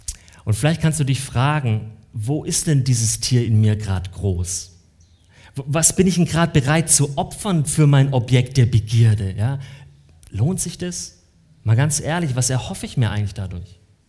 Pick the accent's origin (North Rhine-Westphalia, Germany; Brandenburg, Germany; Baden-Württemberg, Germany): Baden-Württemberg, Germany; Ich habe da als Schwabe natürlich nichts dazu gesagt.